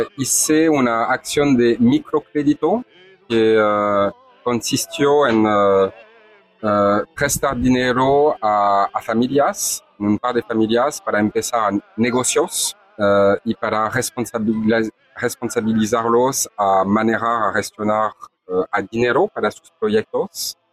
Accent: Paris, Île-de-France, France; born there; Spanish is a second language; tengo 41 años. Yo nací en París, de hecho

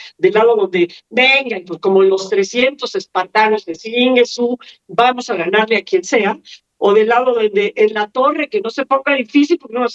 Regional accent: Mexico; iba a aprender cómo somos los mexicanos.

